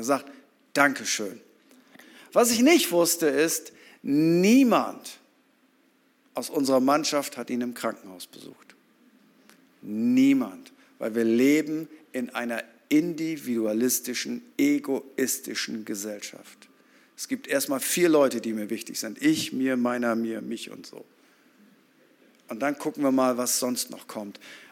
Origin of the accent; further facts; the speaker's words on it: Germany; Weil wir haben so wenig Geld, wir sind ja Deutsche, deswegen wollen wir auch in der Schweiz arbeiten.